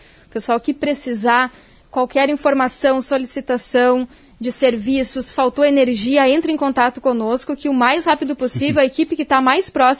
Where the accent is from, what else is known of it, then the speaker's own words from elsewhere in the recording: Pejuçara, Rio Grande do Sul, Brazil; also born or lived in Cruz Alta; Eu sou natural de Cruz Alta, nasci em Cruz Alta, mas a minha vida toda morei em Pejuçara, então minha família é de lá também.